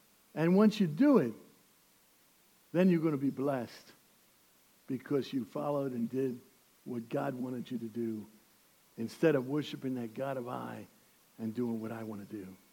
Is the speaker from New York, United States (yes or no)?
yes; New York City, New York, United States; That's because I'm a New Yorker, you know, and we got to talk to the people in the car in front of us.